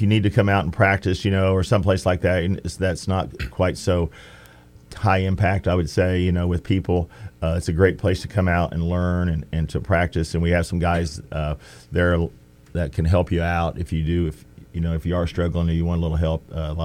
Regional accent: Buck Creek, United States; Like I said, I grew up around Buck Creek. You know, so I wasn't so far away

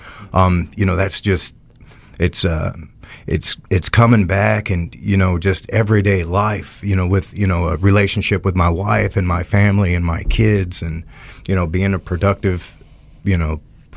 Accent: Lafayette, United States; From Lafayette.

